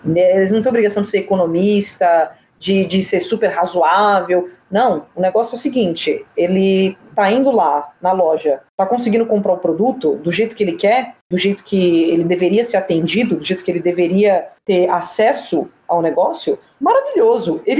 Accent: Brazil; sou brasileira. Fui comprar uma guitarra nos Estados Unidos porque lá é muito mais barato.

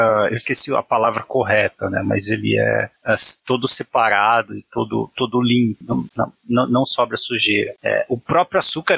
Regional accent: Santos, São Paulo, Brazil; Cara, eu sou de Santos. Eu pegava o ônibus e passava pelo Porto de Santos.

